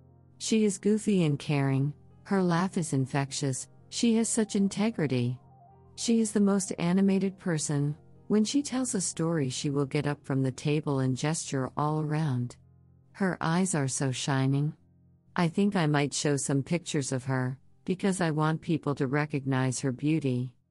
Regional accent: Berlin, Germany; I'm sitting at my mother's desk right now, in her little office in our apartment that I grew up in Berlin.

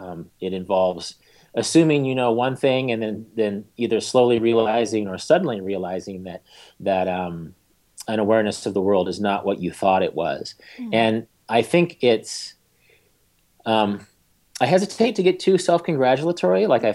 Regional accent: Wichita, Kansas, United States; I grew up in Wichita, which is a city of 300,000

